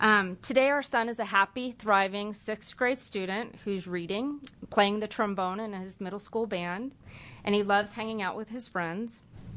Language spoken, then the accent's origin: English; Eugene, Oregon, United States; I am a parent from Eugene, Oregon